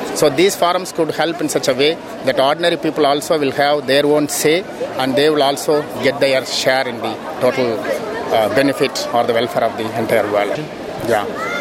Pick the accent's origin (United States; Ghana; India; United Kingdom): India; Tamil Nadu; English is a second language; from India, coming from Tamil Nadu, down south state.